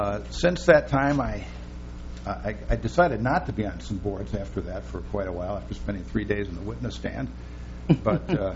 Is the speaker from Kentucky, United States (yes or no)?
no; Bloomington, Minnesota, United States; Growing up in Bloomington, Minnesota, I didn't have much access to diversity.